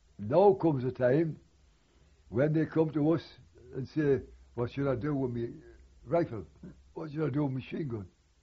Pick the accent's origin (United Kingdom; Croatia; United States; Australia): Australia; We are wearing a British uniform, all the Australians.